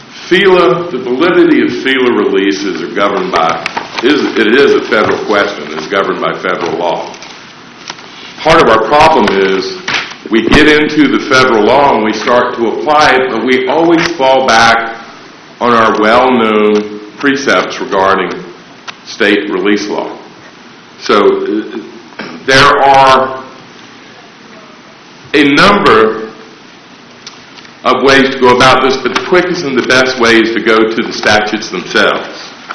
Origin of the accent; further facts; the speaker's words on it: Charleston, South Carolina, United States; I'm from Charleston, South Carolina.